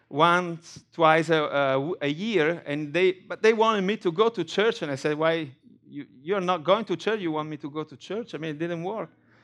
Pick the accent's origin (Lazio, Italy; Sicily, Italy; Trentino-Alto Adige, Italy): Lazio, Italy; Rome; English is a second language; I was born and raised in Rome, and I was one of those people who did not really care about God.